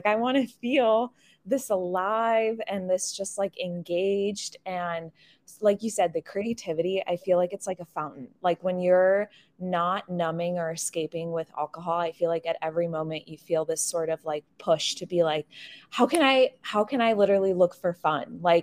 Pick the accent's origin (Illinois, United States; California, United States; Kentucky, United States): Illinois, United States; Chicago; I'm from literally the wonderful state of Illinois, Chicago, but I went to UW-Madison.